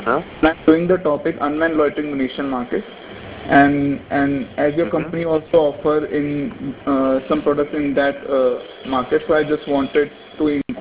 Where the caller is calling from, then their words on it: India; I'm currently from India